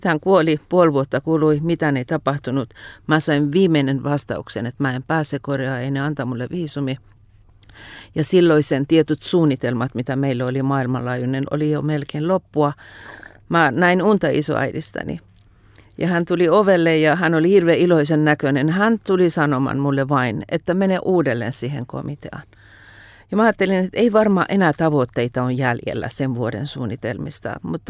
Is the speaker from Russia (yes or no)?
no; Iran; first language Persian; Finnish is a second language; now in Finland; joka on arabian kielinen, mä oon itse iranilainen, Iranista syntynyt ja persian kieltä puhun.